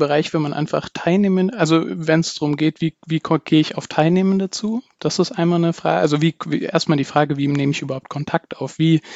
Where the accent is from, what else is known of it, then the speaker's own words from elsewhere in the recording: Bavaria, Germany; Ich komme ursprünglich aus dem Dekanatsbezirk Aldorf in Bayern, bei Nürnberg